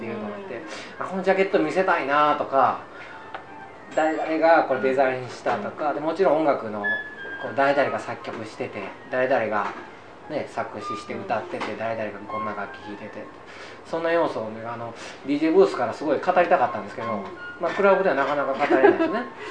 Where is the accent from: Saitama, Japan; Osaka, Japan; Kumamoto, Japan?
Osaka, Japan; 僕大阪なんですけど、